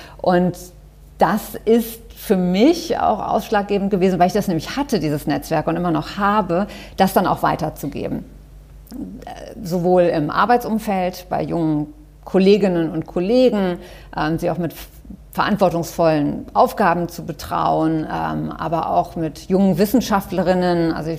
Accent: Germany; accent: German

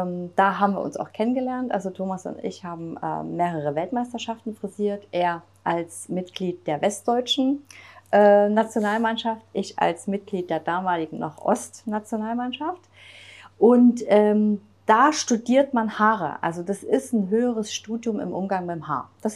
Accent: East Germany, Germany; dass ich ja aufgewachsen bin im Osten Deutschlands

